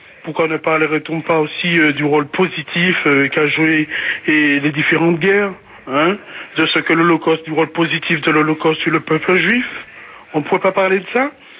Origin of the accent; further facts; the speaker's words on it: Martinique, France; now in Lyon, France; Je suis martiniquais, j'habite à Lyon